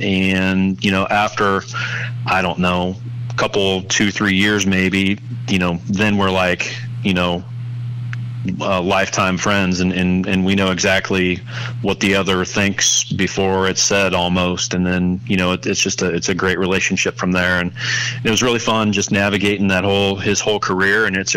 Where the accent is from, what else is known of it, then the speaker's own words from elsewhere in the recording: Lincoln, Nebraska, United States; because I grew up in Lincoln, Nebraska, and yes, I was brainwashed as a child because that's all they have up there